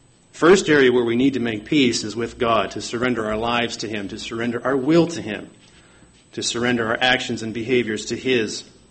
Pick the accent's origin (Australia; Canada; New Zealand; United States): Canada; Growing up in Canada, we would spend at least one time every winter